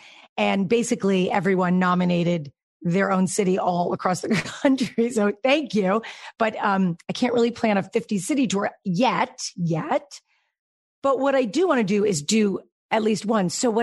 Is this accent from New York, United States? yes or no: yes; New York, United States; accent: New York; every time I'm with someone from New York, my accent gets decidedly worse. So there you go. But it started me thinking about New York and where I'm from and all